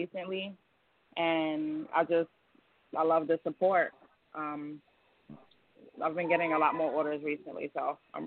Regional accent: Queens, New York, United States; now in Pennsylvania, United States; I'm calling from Pennsylvania, but I'm from Queens, New York.

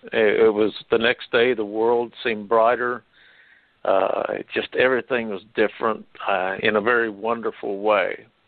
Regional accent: Lawton, Oklahoma, United States; I grew up in Lawton, Oklahoma. I graduated from high school in 1973. I got an associate degree in basket weaving and pee-pee pitching here in Oklahoma.

